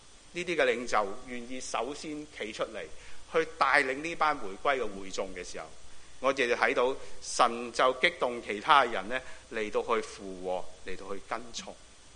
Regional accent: Hong Kong; 甚至我哋香港人或者中国人都有个嘅羊群效应

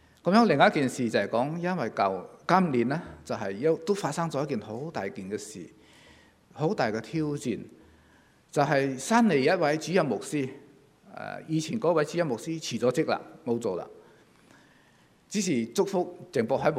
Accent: China; 西人的做法跟我們中國人很多是不同的

